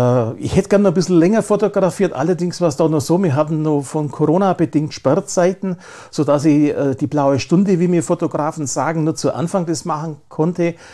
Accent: Memmingen, Bavaria, Germany; born there; da gibt mir natürlich das Herz auf als gebürtiger Memminger

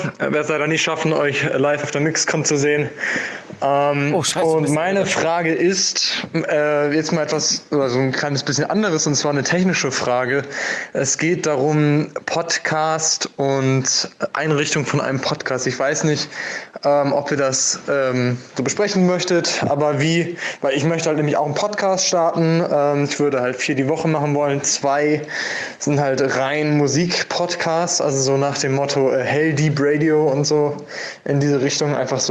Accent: Hamburg, Germany; Ich komme aus Hamburg und bin jetzt 20 Jahre alt.

